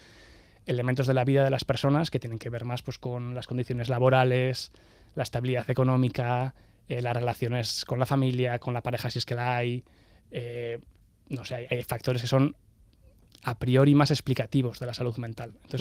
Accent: Pamplona, Navarre, Spain; en el centro de Iruña, que es de donde soy

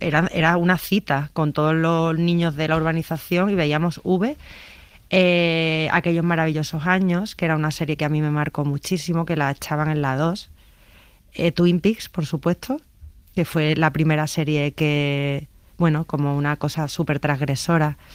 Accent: Seville, Andalusia, Spain; born there; es porque yo nací en la Macarena, en Sevilla

